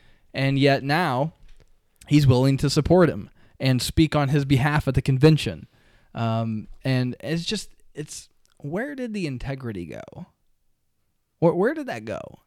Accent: United States; Although I'm from America, so I just laugh at myself.

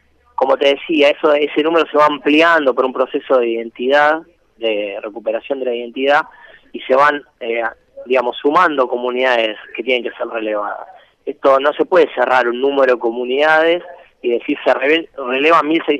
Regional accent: Argentina; Como argentinos y argentinas tendremos que discutir

